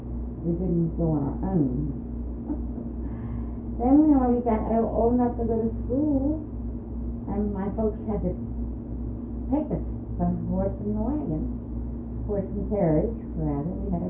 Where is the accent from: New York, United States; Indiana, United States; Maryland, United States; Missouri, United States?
Maryland, United States; Michaelsville; Well, I was born down in the Proving Ground area on the Little Neck Farm. It was at Michaelsville was our address. It was a farmland. It's on, under the Proving Ground now.